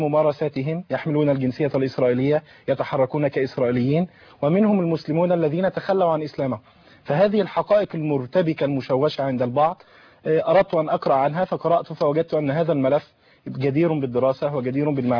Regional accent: Monufia Governorate, Egypt; أنا من المنوفية طبعا، وأشرف بانتمائي لكلية الأداب جامعة المنوفية، ومن أهل المنوفية.

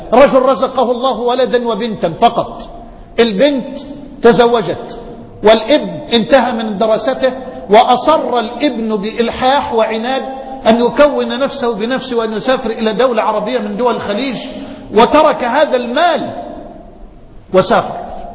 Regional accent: Egypt; في رجل عندنا في مصر من أهل الفضل مرض

